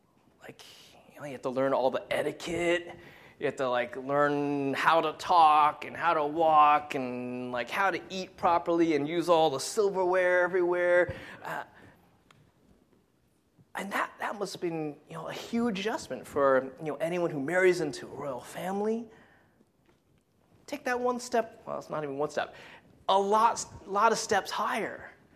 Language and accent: English; New York, United States; now in New Jersey, United States; I moved out to Jersey. And of course, it really was a blow to my ego having to move out to Jersey, growing up in Long Island and making fun of Jersey for most of my life.